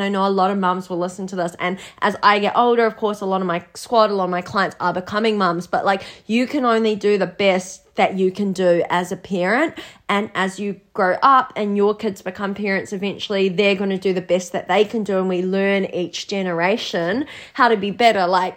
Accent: Blenheim, Marlborough, New Zealand; even the newspapers back where we grew up in Blenheim

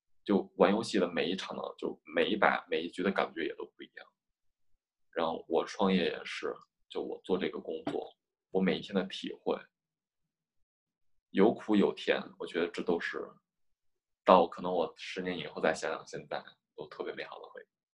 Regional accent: Beijing, China; 我是在北京，从小在北京长大，

